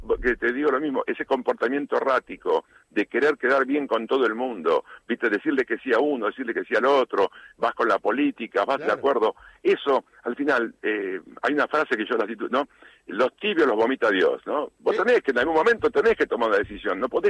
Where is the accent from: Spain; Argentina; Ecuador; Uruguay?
Argentina; yo no quiero hablarte como argentino